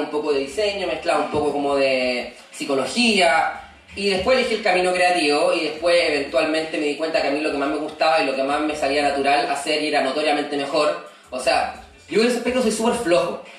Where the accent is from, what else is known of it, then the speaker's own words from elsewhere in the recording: Santiago, Santiago Metropolitan, Chile; Estoy ubicado en Curao, en la quinta región. Me fui a abrir el estudio allá, yo soy de Santiago, pero buscando calidad de vida, me fui para allá.